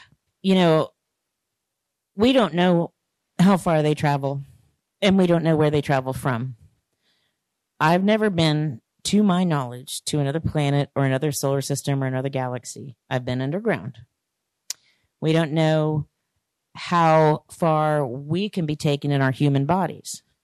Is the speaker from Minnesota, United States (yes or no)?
no; Ohio, United States; I grew up in Ohio around the mounds.